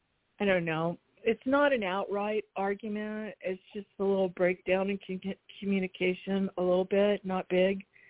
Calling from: Arizona, United States; from Arizona.

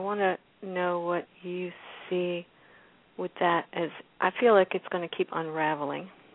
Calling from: Florida, United States; From Florida, South Florida, and I love the heat.

